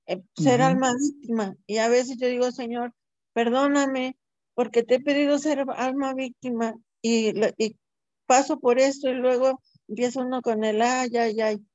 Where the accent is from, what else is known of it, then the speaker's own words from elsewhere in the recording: Guadalajara, Jalisco, Mexico; Soy de aquí de Guadalajara.